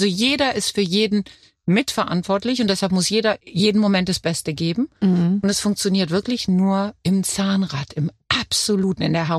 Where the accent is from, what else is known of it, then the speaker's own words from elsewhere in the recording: North Rhine-Westphalia, Germany; Ich bin im Bergischen Land aufgewachsen, zwar nah am Ruhrpott, aber nicht im Ruhrpott. Meine Eltern, Arbeiterfamilie, Kohle- und Kartoffelhändler.